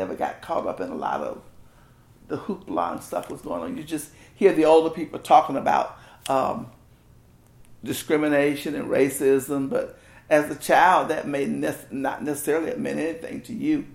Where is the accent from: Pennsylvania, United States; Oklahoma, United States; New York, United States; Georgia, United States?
Georgia, United States; Marietta; Here in Marietta, Georgia, 618 Wright Street.